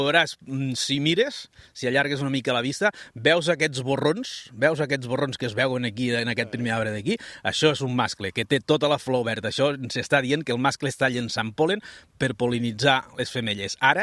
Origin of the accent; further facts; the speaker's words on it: Badalona, Catalonia, Spain; born there; Jo vaig néixer a Badalona, i després fa 12 anys ja que vam venir a viure aquí a Borges